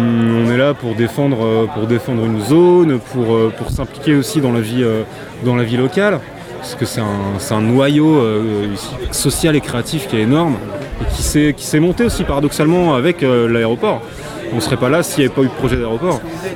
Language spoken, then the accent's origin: French; Brain-sur-Vilaine, Brittany, France; Je viens de Brain-sur-Vilaine, dans le 35.